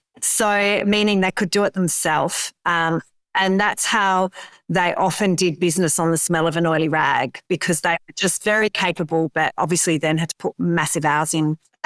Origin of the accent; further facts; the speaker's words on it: Elizabeth, South Australia, Australia; No, I only moved to the Adelaide Hills when I was about 18, and I was actually born and bred in Elizabeth. And Elizabeth is quite a low socioeconomic area of Adelaide.